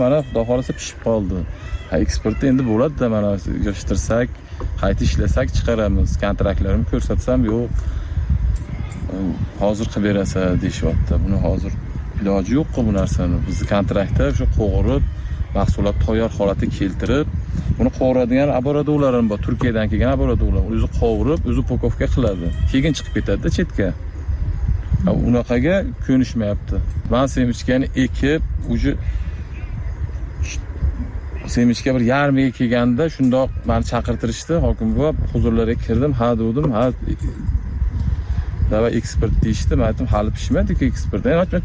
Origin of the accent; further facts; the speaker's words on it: Chust, Namangan Region, Uzbekistan; born there; moved away; Men Namangan viloyat Chust tumanida tug'ilganman o'zim. 2019 yildan shu Qashqadaryo viloyatiga kelib, tadbirkorlik bilan shug'ullanaman, dehqonchilik tadbirkorlik bilan.